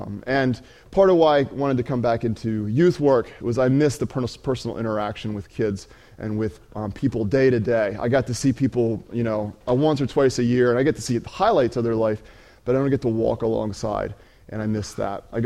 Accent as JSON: {"language": "English", "region": "Delaware", "country": "United States", "tie": "born or raised there", "said": "I grew up in Delaware on a farm in a fairly close Mennonite community, and was a fairly strong Christian home."}